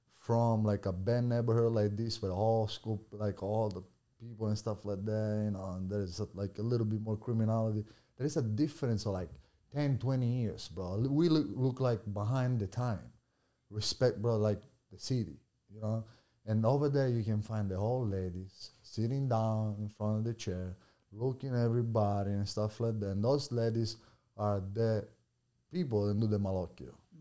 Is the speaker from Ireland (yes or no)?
no; Italy; English is a second language; moved away as an adult; now in United States; I grew up in Italy and, you know, I was raised there. And then I moved here and I've been here like for 6 years at least.